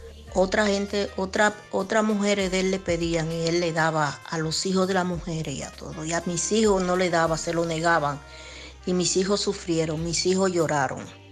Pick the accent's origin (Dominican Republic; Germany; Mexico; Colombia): Dominican Republic; Cuando yo voy a mi país, porque mis hijos están en mi país, en Santo Domingo.